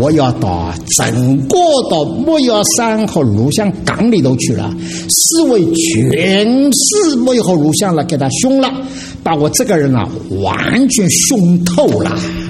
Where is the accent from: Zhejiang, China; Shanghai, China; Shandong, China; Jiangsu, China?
Shanghai, China; born there; 我是生在上海的，我一听见讲上海话的记得多亲密一点